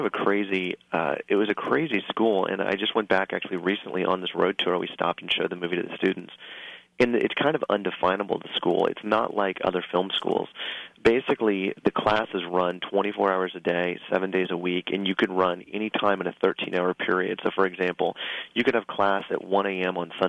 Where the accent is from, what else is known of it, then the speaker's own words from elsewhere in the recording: Kansas, United States; when I was growing up in Kansas, that was the theater that my mom would take me to for double features on Saturday afternoons.